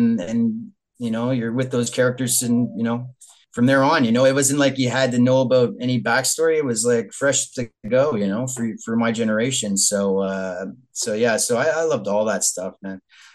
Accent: Canada; being from Canada and him being Canadian was a big thing for us

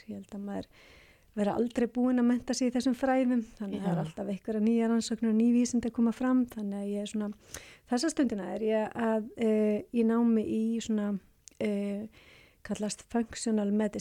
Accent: Hafnarfjordur, Capital Region, Iceland; ég ólst upp í Hafnarfirði, Norðurbænum þar og með villingunum þar, eins og var sagt. og hérna, og fór svo í Reykjavík í menntaskóla

